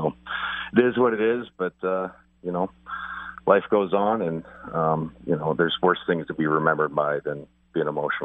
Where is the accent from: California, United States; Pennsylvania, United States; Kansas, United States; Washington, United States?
Washington, United States; Spokane; It's like, I was from Spokane.